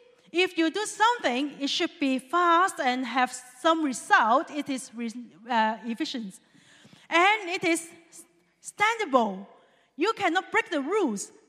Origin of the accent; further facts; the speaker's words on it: Hong Kong; English is a second language; moved away; Hi. I'm from Hong Kong, and I have been here for around 1 year. So that if my English is not very good, please be patient and listen.